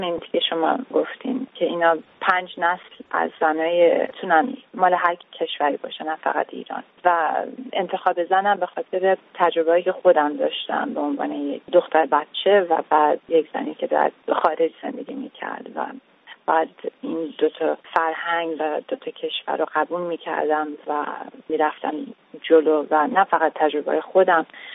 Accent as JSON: {"language": "Persian", "country": "United States", "tie": "born or raised there", "also_born_or_lived": "Iran", "said": "از بچگی از ایران اومدیم آمریکا، اینجا بزرگ شدم"}